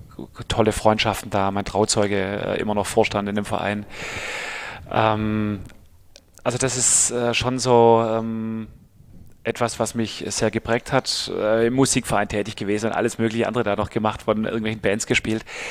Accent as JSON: {"language": "German", "town": "Waiblingen", "region": "Baden-Württemberg", "country": "Germany", "tie": "born there", "said": "Aber das Krankenhaus in Waiblingen, aber es trifft's."}